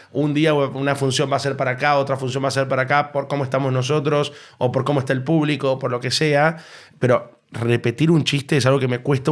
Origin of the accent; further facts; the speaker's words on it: San Juan, Argentina; accent: San Juan; now in Buenos Aires, Argentina; Acá en Buenos Aires causa un poco, en el programa sobre todo, causa un poco de gracia cuando hablo con acento sanjuanino